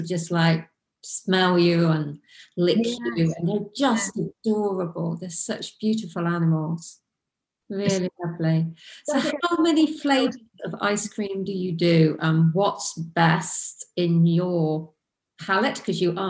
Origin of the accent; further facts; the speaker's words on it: South East England, United Kingdom; I spent a lot of time wandering around on farms when I was a youngster. I grew up in Oxfordshire